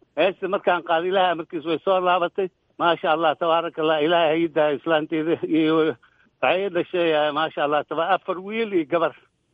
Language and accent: Somali; Bulo Burte, Hiran, Somalia; also born or lived in Mogadishu; xamar aan ku dhashay laakiin buuro burtaan aan ku soo barbaaray